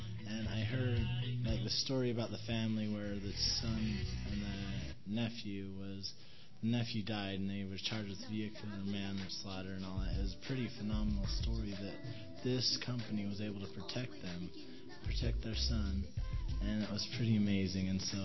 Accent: Bountiful, Utah, United States; I'm from Bountiful.

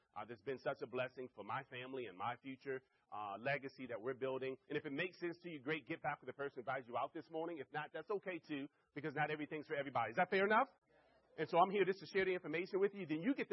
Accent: Maryland, United States; born and raised in Maryland. I still live in Maryland, about 10 minutes outside of Washington, D.C.

